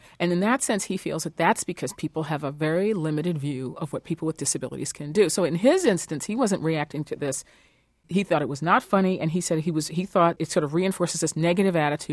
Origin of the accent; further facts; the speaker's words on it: United States; I remember as an American journalist getting access to the Blue Palace in South Korea